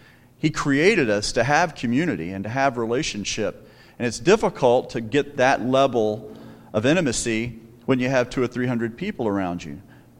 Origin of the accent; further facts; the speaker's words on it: the South, United States; And I'm from the South. I didn't even know what curling was.